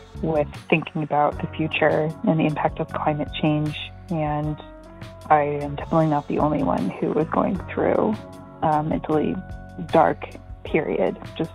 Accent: Portland, Oregon, United States; from Portland, Oregon, and this heat wave has not just been bad for our health living in the Pacific Northwest

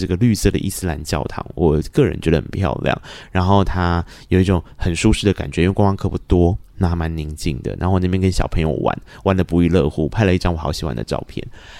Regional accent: Tainan, Taiwan; 我个人作为一个台南人，我对圆环没有那么害怕啦

